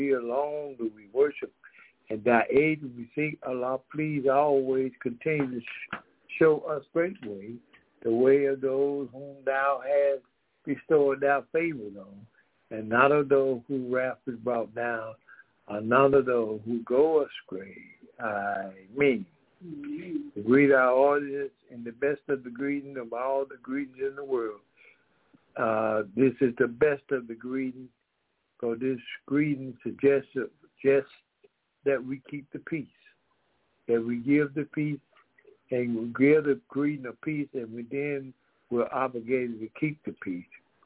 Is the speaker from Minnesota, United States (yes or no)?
no; Decatur, Georgia, United States; We also have, we are from Decatur, Georgia